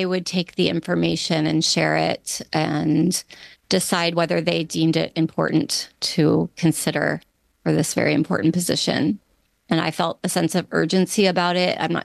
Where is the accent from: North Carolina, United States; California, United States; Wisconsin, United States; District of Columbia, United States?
District of Columbia, United States; Washington; Well, I grew up in Washington, D.C.